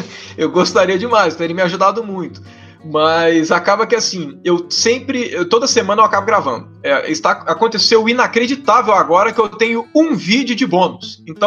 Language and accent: Portuguese; Minas Gerais, Brazil; Eu tenho uns vícios de linguagem, umas expressões a mais aqui de Minas